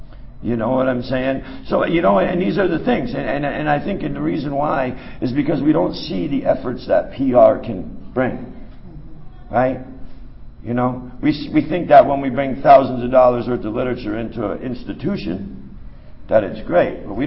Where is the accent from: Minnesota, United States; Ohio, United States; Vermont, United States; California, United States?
Vermont, United States; I'm from Vermont.